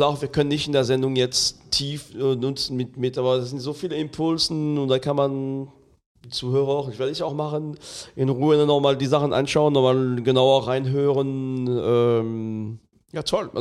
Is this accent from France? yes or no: yes; France; Ich komme aus Frankreich